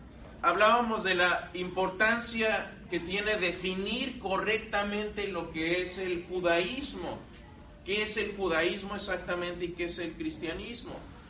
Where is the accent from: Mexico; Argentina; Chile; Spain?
Mexico; born there; yo no soy judío porque yo no nací en Israel, yo nací en México. Podríamos decir, bueno, a lo mejor yo soy judío cultural porque me gustan las costumbres judías